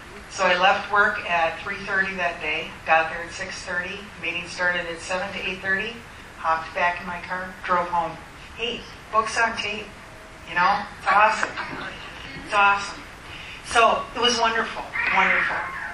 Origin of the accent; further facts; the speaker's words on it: Minneapolis, Minnesota, United States; I'm from Minneapolis.